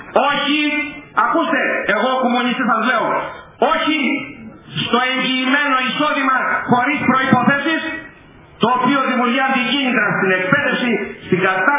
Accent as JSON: {"language": "Greek", "region": "Crete", "country": "Greece", "said": "Το Ηράκλειο ας πούμε, η εξωστρεφής Κρήτη, η πατρίδα μου"}